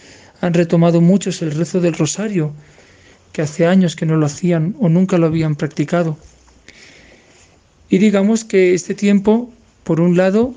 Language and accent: Spanish; Spain; moved away as an adult; now in Bogotá, Colombia; Soy español, llevo 14 años en Colombia, me he formado aquí para la misión y estoy en una parroquia llamada Santa Teresa de los Andes, ubicada en Bogotá, en la zona de Ciudad Bolívar, en Arborizadora Alta, sector grupos.